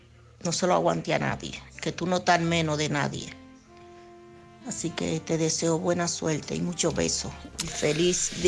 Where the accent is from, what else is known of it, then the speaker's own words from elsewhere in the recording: Alcorcón, Community of Madrid, Spain; yo soy de Alcorcón.